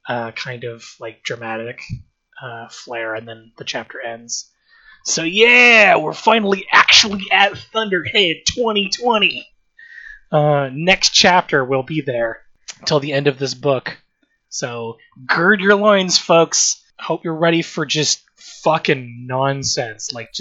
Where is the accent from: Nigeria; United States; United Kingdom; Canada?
Canada; It's if you're like me, which is as a Canadian, I'm obsessed with like Americana as a mythology kind of archetype